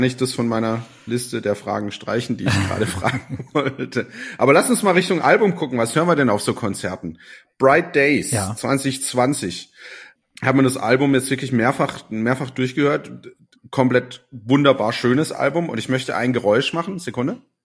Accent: Saarland, Germany; Weil als Saarländer, ich kenne ganz viele Leute

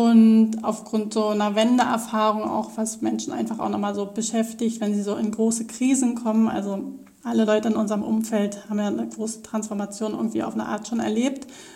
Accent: Brandenburg, Germany; Ich bin im Osten aufgewachsen, also in Brandenburg und in einer politischen Familie groß geworden

